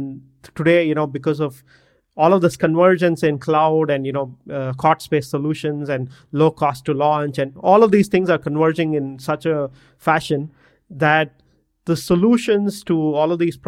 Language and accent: English; Bangalore, Karnataka, India; So I'm from Bangalore in India